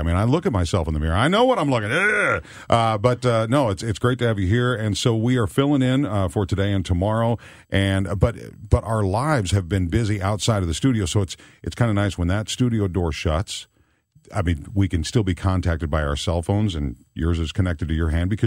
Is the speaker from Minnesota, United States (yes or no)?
yes; Minnesota, United States; And I grew up in Minnesota, so I knew where that was.